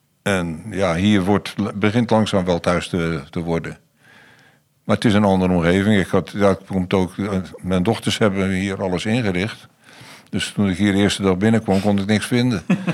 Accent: Goes, Zeeland, Netherlands; also born or lived in Delft; Ik ben geboren in 1941, dus ik ben 84 jaar oud. Ik ben geboren in Delft. En van Delft verhuisd naar Goes. Opgegroeid als Zeeuw dus.

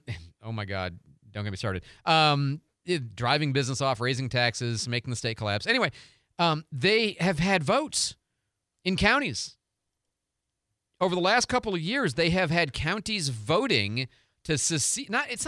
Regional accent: Illinois, United States; now in Florida, United States; And I'm actually a little embarrassed because I'm from Illinois. And, I mean, I've been from a lot of places, but Illinois is still, like, home to me.

